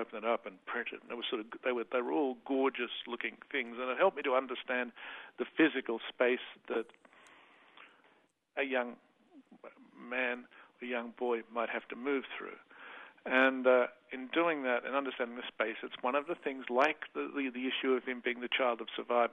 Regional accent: Australia; which, being an Australian, I'd never learned.

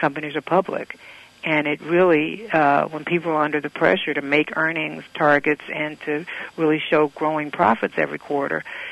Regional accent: Kansas City, Missouri, United States; I'm from Kansas City, and when I was 14, I wrote a fashion column for my junior high school newspaper

